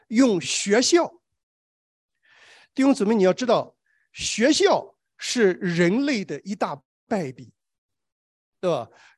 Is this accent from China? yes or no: yes; Shandong, China; 因为我是山东人啊，我一听馒头我就很敏感啊。